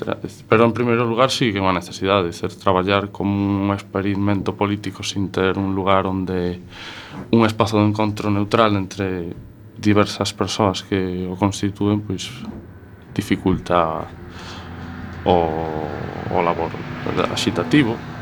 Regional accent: Ferrol, Galicia, Spain; also born or lived in A Coruña; eu non vivía na Coruña naquela altura. Eu sou nacido na Coruña, pero criei-me en Ferrol.

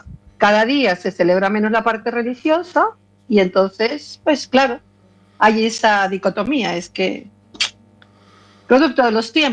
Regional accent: Venezuela; now in Spain; me crié en Venezuela.

